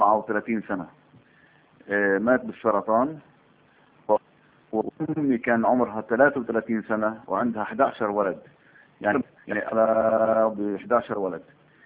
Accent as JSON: {"language": "Arabic", "town": "Jerusalem", "country": "Palestine", "tie": "born or raised there", "said": "أنا من مواليد مدينة القدس. مدينة القدس أعتقد أنه أحلى مدينة في العالم"}